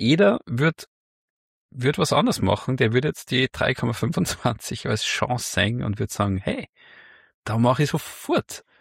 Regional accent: Austria; bei uns in Österreich sagt man eigentlich Dachboden.

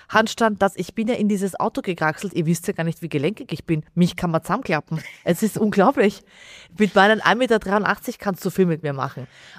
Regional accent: Austria; Ich als Österreicherin sitzt im Pforzheim, im tiefsten Pforzheim

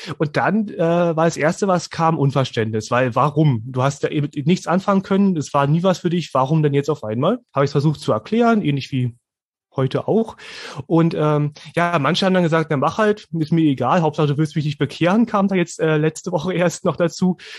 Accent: Berlin, Germany; ich bin so atheistisch aufgewachsen, wie man nur atheistisch aufwachsen kann. Ich komme ja aus dem Berliner Stadtteil Hunschenhausen, das ist im Osten von Berlin und traditionell ist dort eigentlich niemand wirklich gläubig

